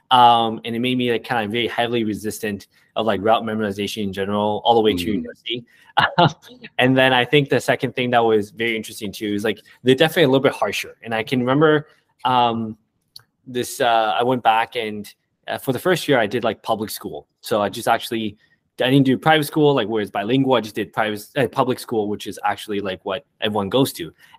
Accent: Detroit, Michigan, United States; also born or lived in Taiwan / Windsor; So I was born in Taiwan. And my family moved really early on, like when I was like 3, to Detroit.

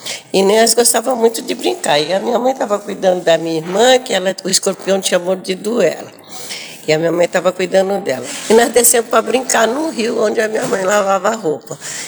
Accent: Agudos, São Paulo, Brazil; born there; eu tenho 74 anos e nasci em Agudos, estado de São Paulo.

